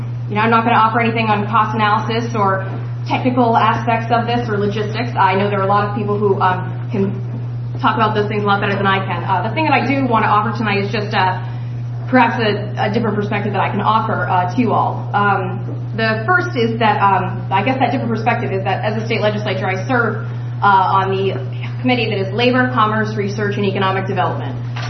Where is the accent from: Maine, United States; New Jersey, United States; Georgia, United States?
Maine, United States; Belfast; I grew up in Belfast. My family goes back here 5 generations.